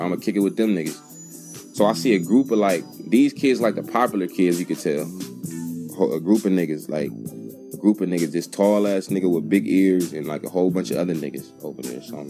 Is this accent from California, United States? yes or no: yes; California, United States; Cause I talk proper, I'm from California, so it was weird to them. You know what I'm saying? I talk super proper. Why you talk like that, boy? I said, I'm not from here.